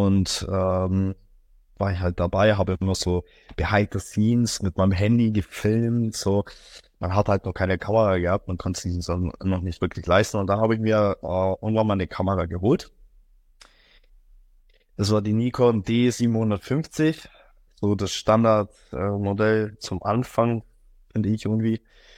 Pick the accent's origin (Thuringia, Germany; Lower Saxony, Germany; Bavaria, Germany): Bavaria, Germany; Ich komme aus der Augsburger Region, bin 25 Jahre alt